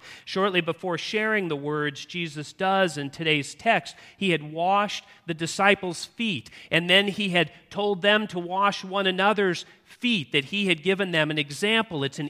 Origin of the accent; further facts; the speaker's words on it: California, United States; As a Californian, I didn't think I could get away with using